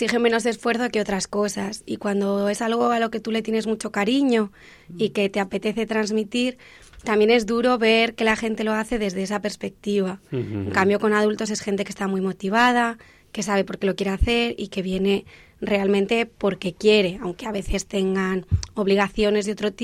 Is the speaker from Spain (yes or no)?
yes; Zaragoza, Aragon, Spain; yo soy de Zaragoza. Uh-huh. Y allá hay un colegio que es el Collège Molière, que es de la misión laica francesa, que pertenece al Ministerio francés. Y entonces yo estudié ahí desde los 3 años hasta los 16